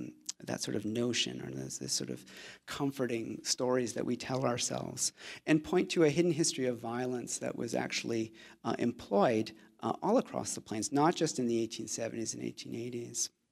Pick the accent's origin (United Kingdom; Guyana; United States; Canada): Canada; for Canadians, and I was raised in Canada